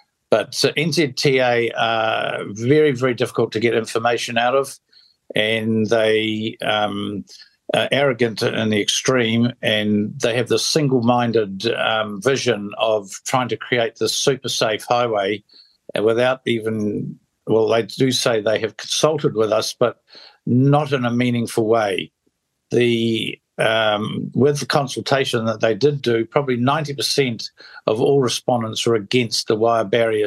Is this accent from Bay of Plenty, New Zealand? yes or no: yes; Katikati, Bay of Plenty, New Zealand; if I normally go into Katikati, that's my hometown